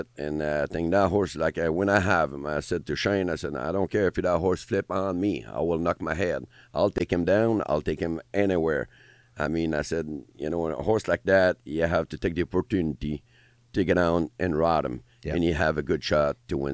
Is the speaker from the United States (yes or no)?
no; Canada; just because I'm from Canada, to send me the buckle home, it'll take forever